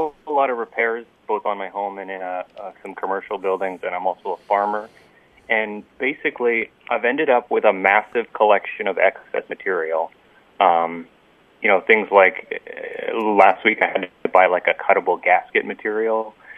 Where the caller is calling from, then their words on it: Ontario, Canada; Calling from near Ottawa in Canada.